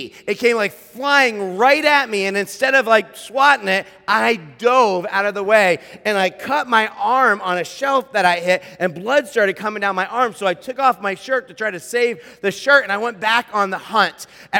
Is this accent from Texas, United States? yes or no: no; Hammondsport, New York, United States; I grew up in Hammondsport, which is in upstate New York, and we have bats in our town.